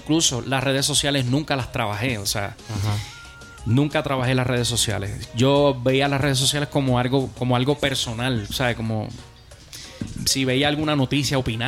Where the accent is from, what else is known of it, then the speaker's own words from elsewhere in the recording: Puerto Rico; now in Texas, United States; es un joven de Puerto Rico. Venimos de Puerto Rico. Actualmente estamos viviendo en Estados Unidos, en el estado de Texas.